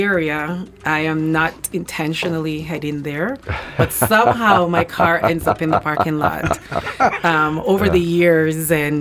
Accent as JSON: {"language": "English", "country": "Jamaica", "said": "And our food in Jamaica, I'm Jamaican."}